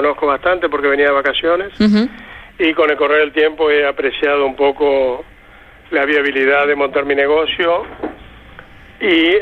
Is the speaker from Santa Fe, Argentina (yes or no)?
no; Buenos Aires, Argentina; also born or lived in Valencia; now in Fuerteventura, Spain; yo vengo de Buenos Aires, pasé primero por Valencia, donde tuve negocios de distribución de hostelería y restaurantes. Y hace 4 años, brevemente y resumiendo, hace 4 años me instalé aquí en Fuerteventura.